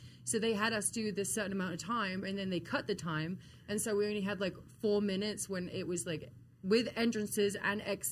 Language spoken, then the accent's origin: English; England, United Kingdom; this one giant stadium, you know, in London, and it's Wembley Stadium. So yeah, to go there and be in my home country with all my friends and family